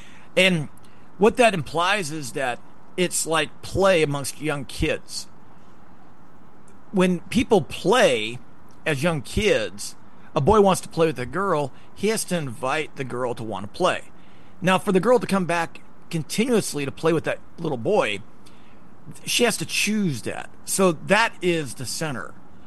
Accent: Idaho, United States; I grew up in Idaho. I was pro-business.

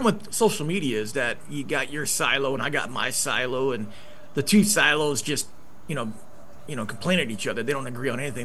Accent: Idaho, United States; Well, I grew up in Idaho. My parents went bankrupt twice.

